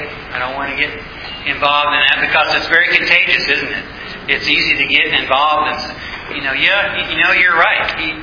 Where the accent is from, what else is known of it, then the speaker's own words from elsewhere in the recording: Oklahoma City, Oklahoma, United States; I'm from Oklahoma City, Oklahoma.